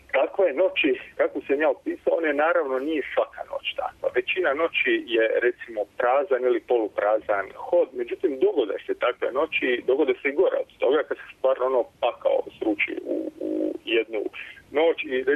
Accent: Senj, Lika-Senj County, Croatia; sam i sam odrastao u Senju, u jednom vrlo tvrdo katoličkom gradu, živio sam s djedom ateistom i bakom vjernicom

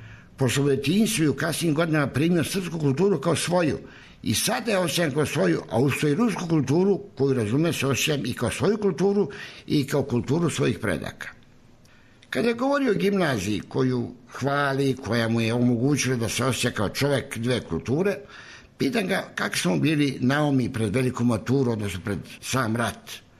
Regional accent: Serbia; born there; Što se mene tiče, ja bih rekao da je moja rodina Srbija, pošto sam rođen u Srbiji, dok je moje otečestvo, moja otadžbina, Rusija, pošto su moji očevi i deda i pradeda i čukan deda bili Rusi.

